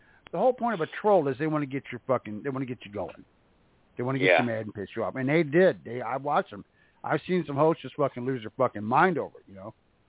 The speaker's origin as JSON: {"language": "English", "region": "the Ozarks", "country": "United States", "said": "well, I'm from the Ozarks. I'm down here towards Arkansas."}